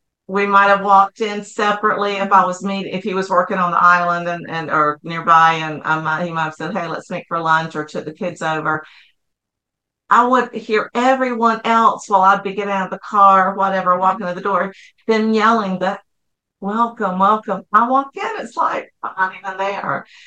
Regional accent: the Carolinas, United States; And like you said earlier, we're from the Carolinas, and typically you hold the door for the person ahead of you.

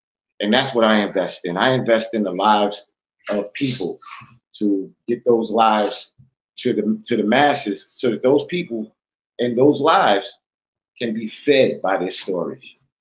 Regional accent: Queens, New York, United States; number one, I'm from Hollis, Queens.

